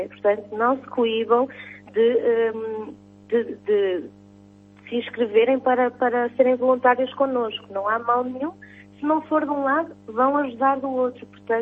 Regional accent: Ovar, Aveiro, Portugal; also born or lived in Lisbon; now in Vagos, Portugal; Bem, eu sou criada no distrito de Aveiro. Eu nasci em Ovar, vivi em Ovar praticamente toda a minha vida.

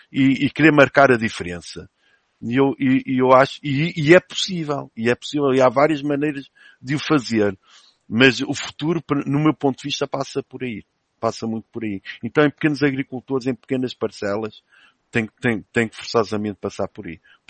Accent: Figueira de Castelo Rodrigo, Guarda, Portugal; born there; lembro-me quando fui a Figueira Castelo Rodrigo fotografar, na terra onde nasci

